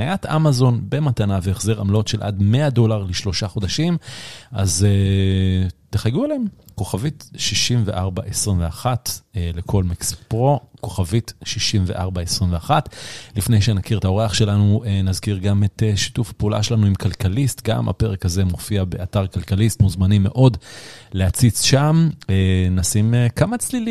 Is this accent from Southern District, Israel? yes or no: no; Haifa, Haifa District, Israel; צר לי, אני חיפאי במקור